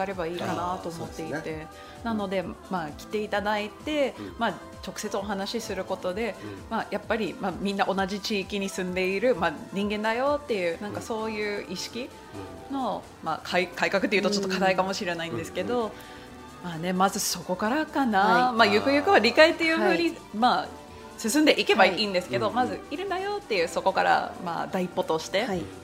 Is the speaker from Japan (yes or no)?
no; Canada; 外国人って言うんですけど、まあ、私カナダ人として、まあ、その悩みとか